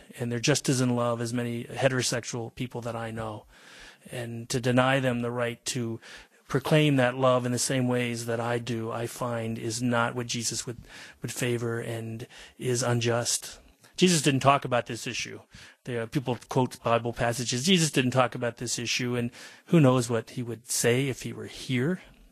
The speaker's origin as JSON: {"language": "English", "region": "Virginia", "country": "United States", "tie": "born or raised there", "said": "Well, I grew up in Virginia in the South, and that vehemence existed in my lifetime around the issues of civil rights."}